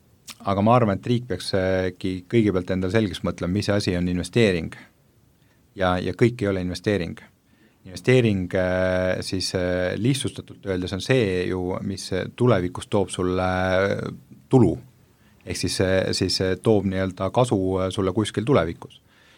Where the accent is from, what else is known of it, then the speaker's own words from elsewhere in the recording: Paide, Järva County, Estonia; alles siin mõned aastad tagasi meil on ka Paides , kus me ise pärit oleme